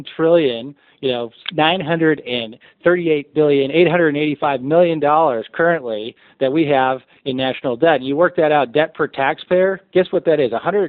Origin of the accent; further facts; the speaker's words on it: Michigan, United States; Then you have business type governors like Rick Snyder in my home state of Michigan